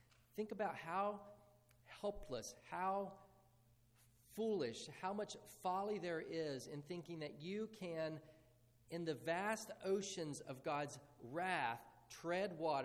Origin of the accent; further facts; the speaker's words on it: West Virginia, United States; I can remember growing up in West Virginia as a young boy